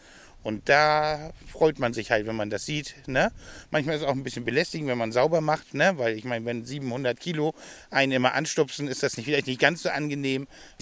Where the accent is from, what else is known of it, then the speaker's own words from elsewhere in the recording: Hamburg, Germany; born there; now in Krützen, Germany; Nein, ich bin nicht gebürtiger Krützener. Ich bin in Hamburg geboren und jetzt halt durch meine Frau in Krützen.